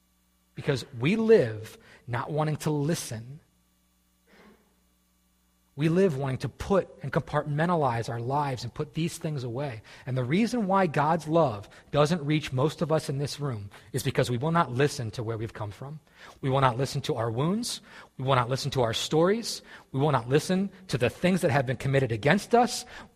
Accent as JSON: {"language": "English", "region": "Pennsylvania", "country": "United States", "tie": "born or raised there", "said": "Growing up in Pennsylvania pretty much my whole life."}